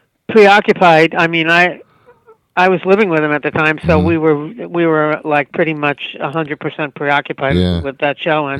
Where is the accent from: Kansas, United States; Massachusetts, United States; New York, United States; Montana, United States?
New York, United States; born there; now in California, United States; No. I was born in New York, weirdly, and then I lived in New York for a part of the 80s, yeah. But I live in California and have since high school.